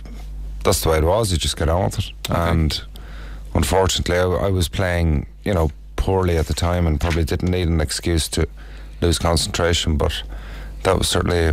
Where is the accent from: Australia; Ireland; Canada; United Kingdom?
Ireland; as an Irishman